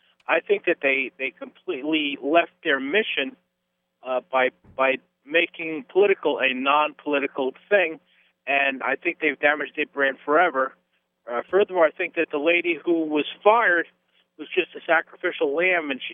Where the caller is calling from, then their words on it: New Rochelle, New York, United States; I don't have a brand. I'm from New Rochelle.